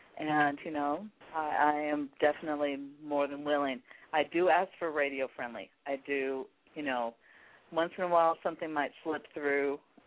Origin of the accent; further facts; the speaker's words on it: Pacific Northwest, United States; I'm very proud to represent the Pacific Northwest because, yeah, you know, this is my hometown, and we've got some great talents